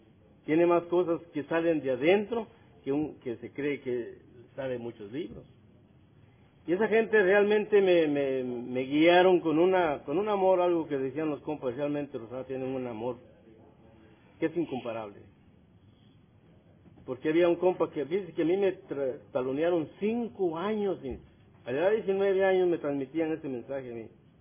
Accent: Guatemala; Yo soy de Guatemala.

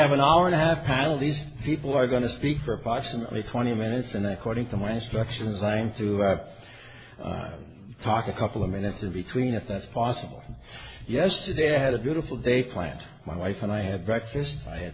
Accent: Negaunee, Michigan, United States; I'm what's known as a Youper. I was born and raised in Negaunee, Michigan. I drank in Negaunee, Michigan.

